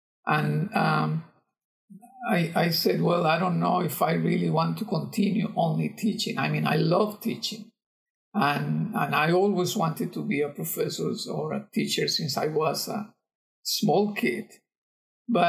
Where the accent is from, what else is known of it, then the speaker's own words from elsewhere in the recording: Costa Rica; English is a second language; also born or lived in United States; now in Panama; I was born in Costa Rica, lived in Costa Rica most of my life, and then I went to the United States as a foreign exchange student back in 1970, where I learned English in Shawnee Mission, Kansas.